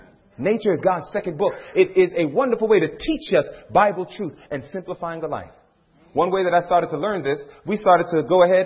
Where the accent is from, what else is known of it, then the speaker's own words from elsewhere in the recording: New York, United States; I never cut no tree. I'm from New York. I never cut a tree.